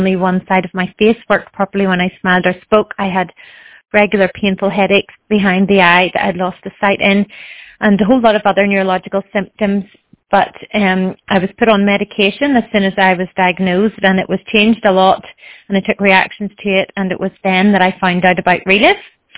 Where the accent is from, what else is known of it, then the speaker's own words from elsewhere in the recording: Northern Ireland, United Kingdom; I'm from Northern Ireland.